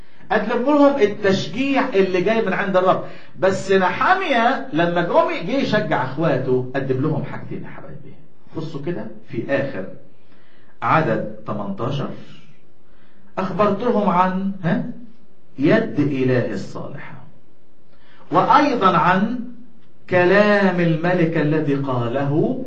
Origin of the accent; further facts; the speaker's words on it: Egypt; وإحنا كمصريين يلا زي بعض